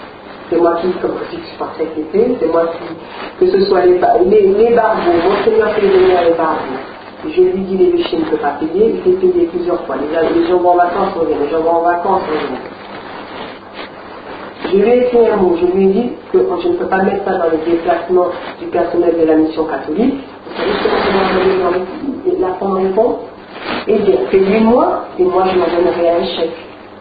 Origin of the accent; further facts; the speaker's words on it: Nice, Provence-Alpes-Côte d'Azur, France; Et je viens vraiment de Nice.